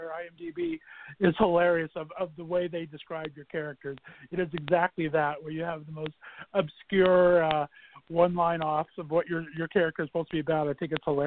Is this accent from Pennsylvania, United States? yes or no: no; Ohio, United States; when I said I was a gay from Northeast Ohio